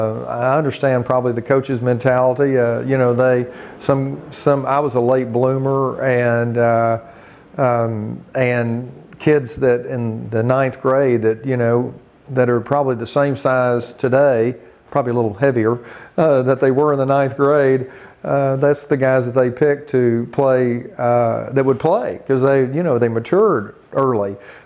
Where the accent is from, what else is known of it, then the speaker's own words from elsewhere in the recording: Hot Springs, Arkansas, United States; also born or lived in Desark; I moved from Hot Springs, Arkansas, to a little town in eastern Arkansas called Desark, Arkansas.